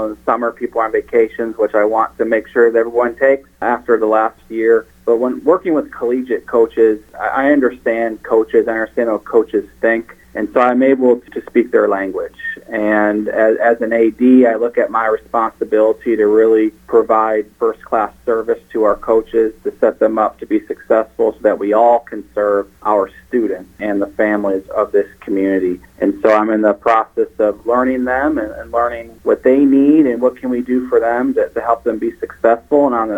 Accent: Union Grove, Wisconsin, United States; I'm originally from Wisconsin, Union Grove, which is outside of Racine.

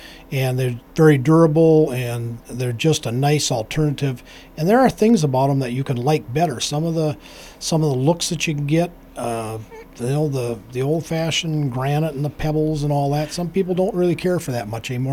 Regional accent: Hastings, United States; But, you know, growing up in Hastings, you know, the Westwood.

